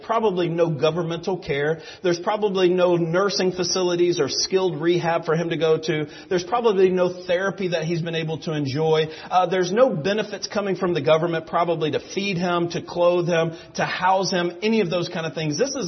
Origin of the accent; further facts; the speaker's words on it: Alabama, United States; I am. I'm from Alabama.